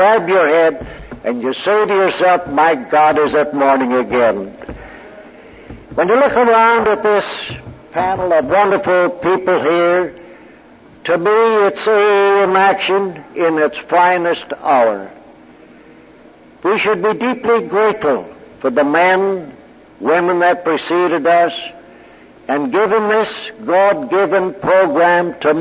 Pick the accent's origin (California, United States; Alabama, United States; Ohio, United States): Ohio, United States; Cleveland; from Cleveland, Ohio.